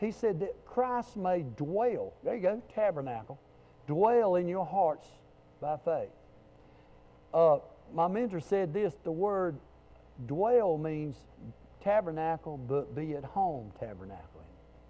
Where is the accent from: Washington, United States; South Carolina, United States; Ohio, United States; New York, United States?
South Carolina, United States; Dillon; I used to go to Dillon. I grew up in Dillon, played for Dillon.